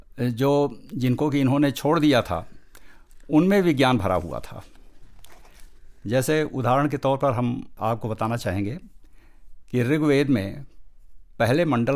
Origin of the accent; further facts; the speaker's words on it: Uttar Pradesh, India; मैं उत्तर प्रदेश भारत से हूँ